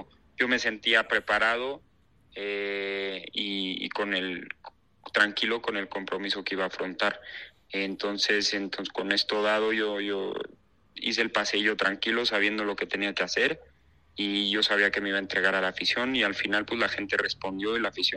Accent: Mexico City, Mexico; Porque yo soy de la Ciudad de México

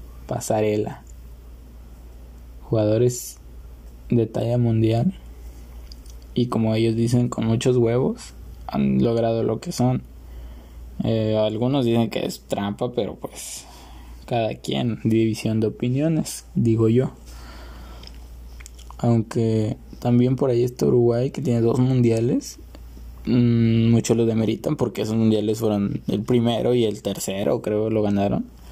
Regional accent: Mexico; Yo soy de México, para muchos el gigante es México.

